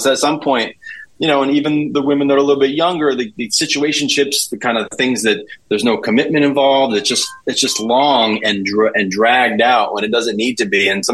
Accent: Poughkeepsie, New York, United States; now in Manhattan, United States; I grew up, born and raised in Poughkeepsie High School.

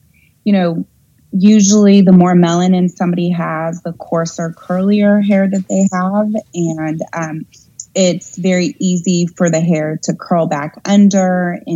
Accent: California, United States; now in Charlotte, United States; And growing up in California, which was a little bit more, you know, forward with the cosmetic industry, I was around estheticians, 25 years ago. And so then when I moved to Charlotte later

